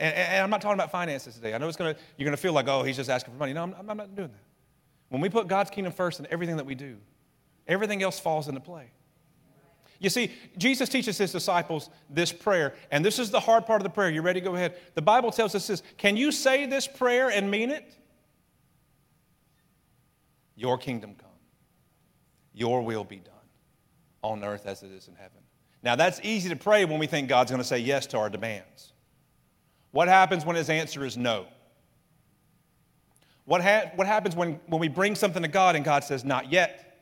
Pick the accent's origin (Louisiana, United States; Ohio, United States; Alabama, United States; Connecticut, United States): Alabama, United States; I'm from Alabama, and they gave me money.